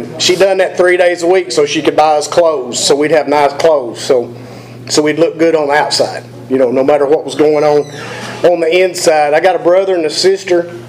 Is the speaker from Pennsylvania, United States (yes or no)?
no; Cookeville, Tennessee, United States; I'm from Cookeville, born and raised. Man, I come from a great family. Hard-working family.